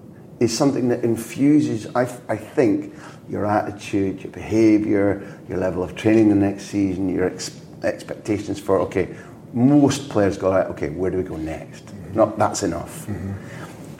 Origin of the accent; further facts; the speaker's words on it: Scotland, United Kingdom; even as a Scot, I'm kind of tired of England, a great football nation